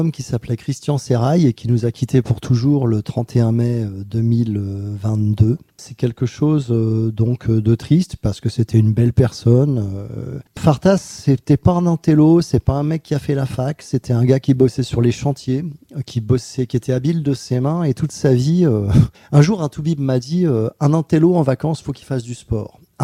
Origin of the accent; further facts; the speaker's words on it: Auvergne-Rhône-Alpes, France; Oui, je viens du Beaujolais, c'est un endroit de la planète que personne ne connaît, les gens croient que c'est que du vin, mais en fait c'est quand même une région quoi.